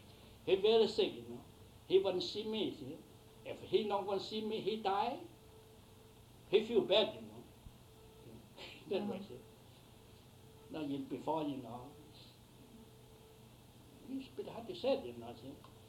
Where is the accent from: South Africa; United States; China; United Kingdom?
China; English is a second language; I come from China, I'm 14 years old.